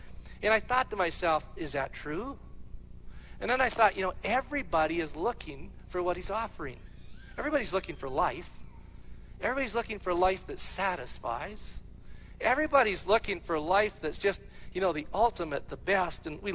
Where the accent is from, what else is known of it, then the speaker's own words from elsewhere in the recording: Alberta, Canada; And I said, steak, I'm from Alberta.